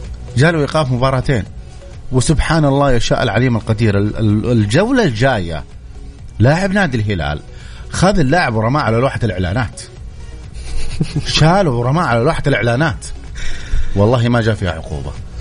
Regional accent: Saudi Arabia; ولكن عندنا في السعودية

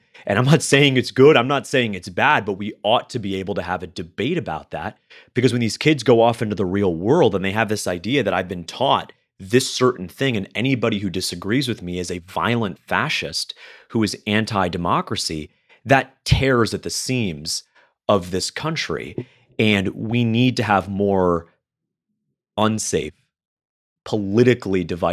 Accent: Florida, United States; Well, you know, I grew up in Florida. I live in Florida.

